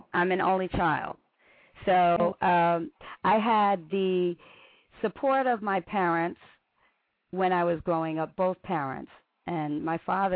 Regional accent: New York City, New York, United States; I grew up in New York City, Bronx, New York, and small family.

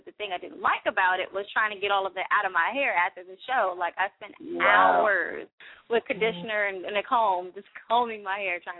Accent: Washington, District of Columbia, United States; also born or lived in Florida; I am from Washington, D.C., DMV area. I was born in D.C. I moved to Florida from my childhood until high school, and then came back up to the DMV area.

